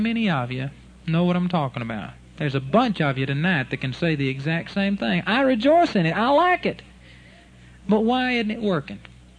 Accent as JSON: {"language": "English", "town": "Arlington", "region": "Texas", "country": "United States", "tie": "born or raised there", "said": "my mother, in my mother's yard where I grew up in Arlington, Texas, we got pecan trees."}